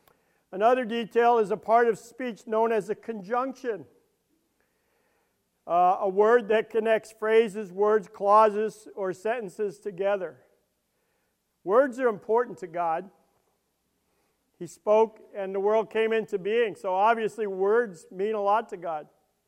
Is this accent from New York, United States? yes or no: yes; Brooklyn, New York, United States; I didn't do so well in English either because I'm from Brooklyn.